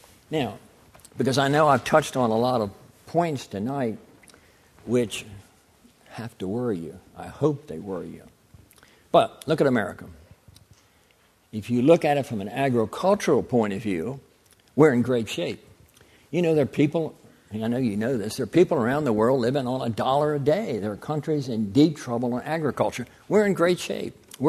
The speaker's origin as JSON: {"language": "English", "town": "Baltimore", "region": "Maryland", "country": "United States", "said": "I'm going to use the example of T. Rowe Price just because I'm from Baltimore."}